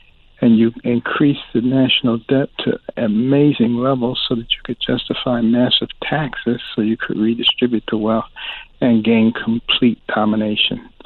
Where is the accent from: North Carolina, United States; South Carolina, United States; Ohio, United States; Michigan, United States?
Michigan, United States; Detroit; born or raised there